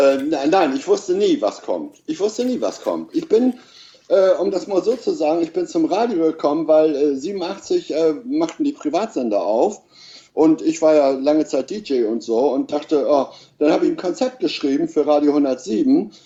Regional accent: Lower Saxony, Germany; ich bin Ossi, also Ostfriese. Damals waren wir ja noch die Ostfriesen.

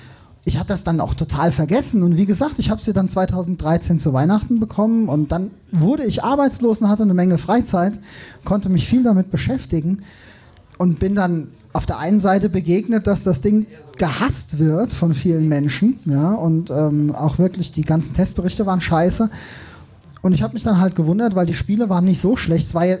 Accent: Darmstadt, Hesse, Germany; now in Northern Germany; ich komme eigentlich aus Frankfurt, genau genommen aus Darmstadt.

